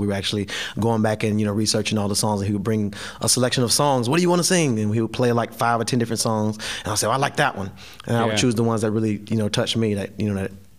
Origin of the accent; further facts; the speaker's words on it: Atlanta, Georgia, United States; now in New York City, United States; I'm from Atlanta, so everybody knows the … And when I moved to New York, I was here for maybe a year or so